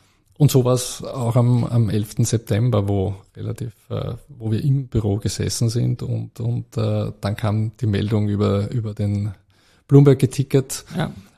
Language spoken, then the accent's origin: German; Vienna, Austria; now in Switzerland; Ich bin ja Österreicher, ich bin in Wien geboren, in Wien aufgewachsen, ich habe in Wien studiert